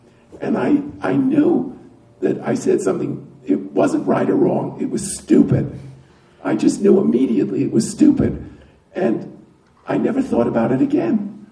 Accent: New York, United States; also born or lived in Florida; I was born in Florida and lived there till I was 8. Thank God my parents got divorced and we moved to New York.

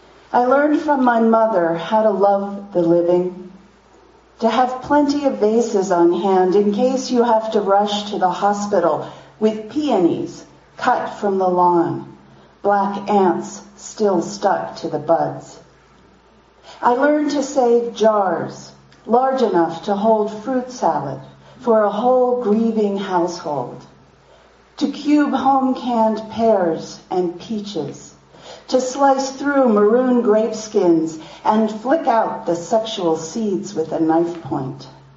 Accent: Pennsylvania, United States; my parents and my own childhoods growing up in Amish and Mennonite communities in central Pennsylvania.

